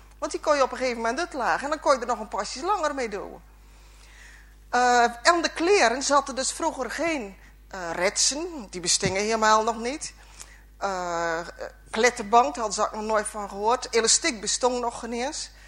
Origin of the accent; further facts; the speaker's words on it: Nieuwe-Tonge, South Holland, Netherlands; kom ik uit Nieuwe Tongen. En al mijn voorgeslag komt hier echt van Vlakkee. Dus ja, helemaal met de Vlakkee zijn klederdracht en de Vlakkeese gewoontes vergroeid in die zin.